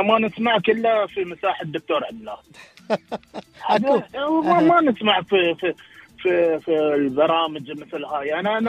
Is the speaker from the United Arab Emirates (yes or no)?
yes; United Arab Emirates; أنا كإماراتي